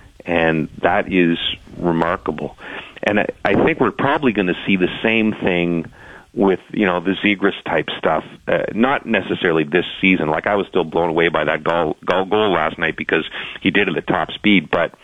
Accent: Ottawa, Ontario, Canada; I'm from Ottawa

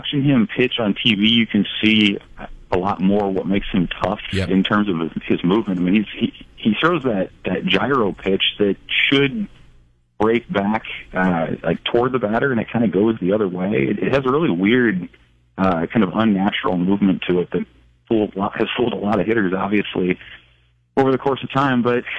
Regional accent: Lincoln, Nebraska, United States; I mean, I grew up in Lincoln

